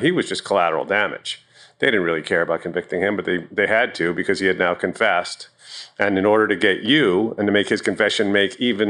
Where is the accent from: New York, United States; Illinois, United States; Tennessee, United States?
New York, United States; Of course, I'm from New York, so I sound ridiculous.